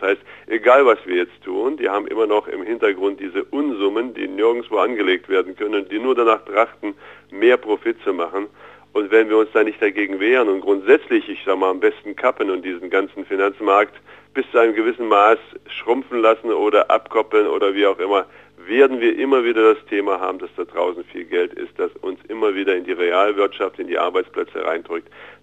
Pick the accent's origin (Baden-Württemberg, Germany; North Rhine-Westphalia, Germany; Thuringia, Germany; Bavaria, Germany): Thuringia, Germany; als Thüringer oder jemand, der seit seiner frühesten Kindheit hier in Thüringen lebt